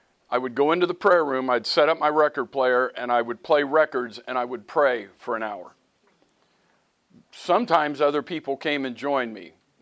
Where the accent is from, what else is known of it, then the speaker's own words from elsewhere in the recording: Dayton, Ohio, United States; I grew up in Dayton, Bethel.